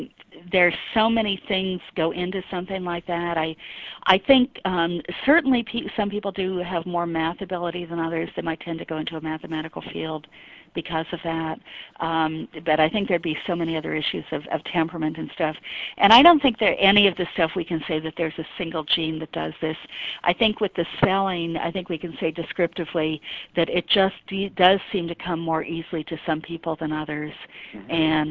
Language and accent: English; New Jersey, United States; now in Oregon, United States; I grew up in New Jersey, and I'm going to exaggerate a little, but I grew up pronouncing them Dawn and Don.